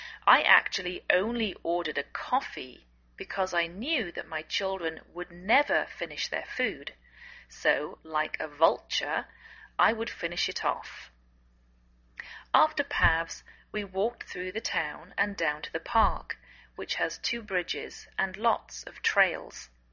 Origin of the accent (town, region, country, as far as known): England, United Kingdom; now in United States